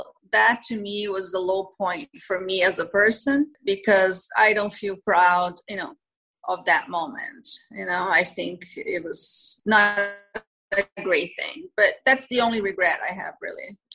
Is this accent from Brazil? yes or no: yes; Brazil; now in Miami, United States; No, I'm originally from Brazil.